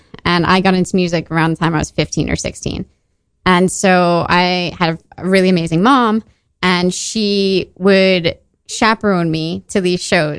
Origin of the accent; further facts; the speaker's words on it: Tokyo, Japan; I grew up in Tokyo, so I was surrounded